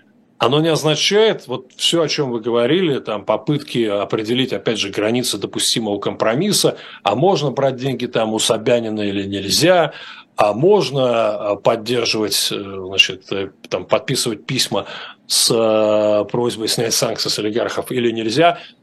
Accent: Russia; Я сказал, что из России

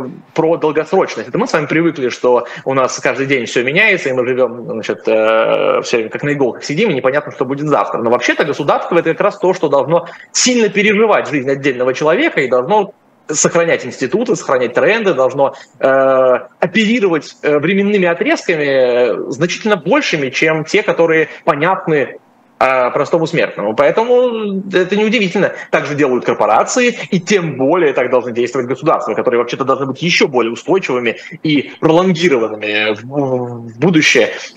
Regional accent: Russia; Я россиянин

